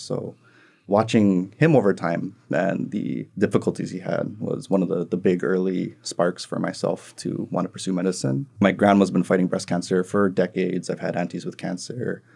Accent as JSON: {"language": "English", "town": "Kohala", "region": "Hawaii", "country": "United States", "said": "I'm originally from Kohala on the Big Island, so very, very, very rural community."}